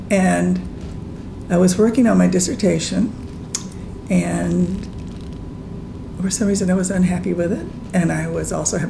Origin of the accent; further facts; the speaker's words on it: Miami, Florida, United States; also born or lived in Fort Myers; Lived there till I was 11. Moved with my mother after she was divorced and remarried to Miami, North Miami, where I went to junior and senior high school.